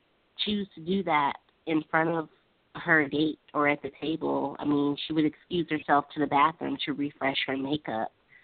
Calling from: Sacramento, California, United States; From Sacramento, California.

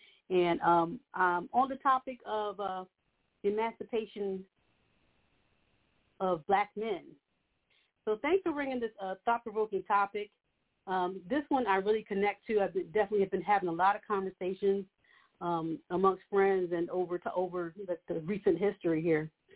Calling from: Collegeville, Pennsylvania, United States; I'm calling from Collegeville, PA.

